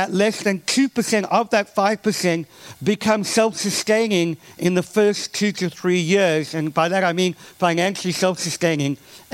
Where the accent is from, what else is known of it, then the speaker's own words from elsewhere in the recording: South Africa; also born or lived in England; I grew up in South Africa. We lived in England for a long while.